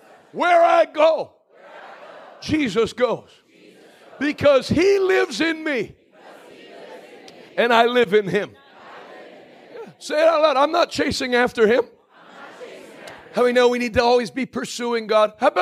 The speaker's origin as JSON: {"language": "English", "town": "Grantville", "region": "Pennsylvania", "country": "United States", "tie": "born or raised there", "said": "I grew up preaching in Millersburg, Pennsylvania. Grant. Where's it? Grantville."}